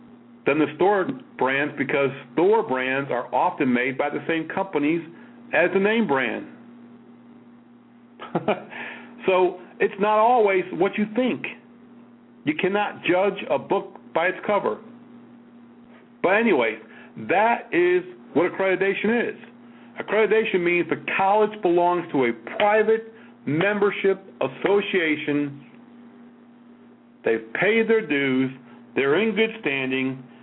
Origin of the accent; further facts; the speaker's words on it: Connecticut, United States; Well, I grew up in Connecticut. I've been to Yale.